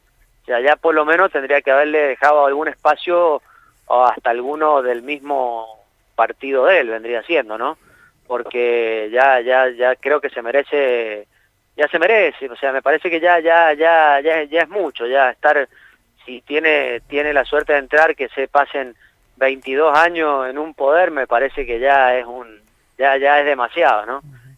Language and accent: Spanish; Jocolí, Mendoza, Argentina; lo vengo viendo desde chico, desde que viví en Jocolí, que uno siempre va a Mendoza y le dicen, ¿de dónde venís?